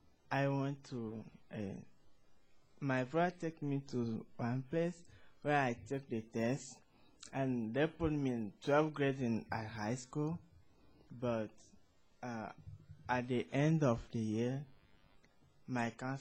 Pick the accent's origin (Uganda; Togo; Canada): Togo; English is a second language; also born or lived in Ghana; now in United States; I'm from Togo. I came to the United States at the end of September 2005.